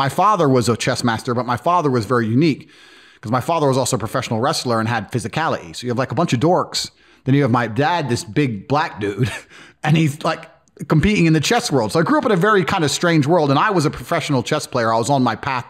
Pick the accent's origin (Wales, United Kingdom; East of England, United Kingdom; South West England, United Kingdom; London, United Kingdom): East of England, United Kingdom; Luton; So from the age of 11, I grew up in Luton.